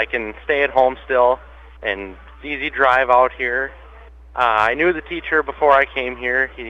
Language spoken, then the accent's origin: English; Minneota, Minnesota, United States; from Mineota, Minnesota. I farm, just decided to come here, be a diesel mechanic.